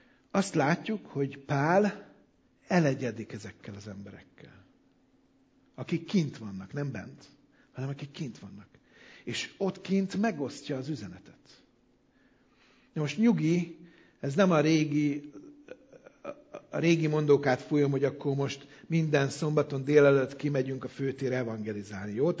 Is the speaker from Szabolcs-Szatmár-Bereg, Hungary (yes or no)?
no; Budapest, Hungary; now in Szeged, Hungary; Nekünk már az nagy dolog volt, hogy Pestről jöttünk, és itt Szegeden elkezdtek, nem is ismernek, de köszönni.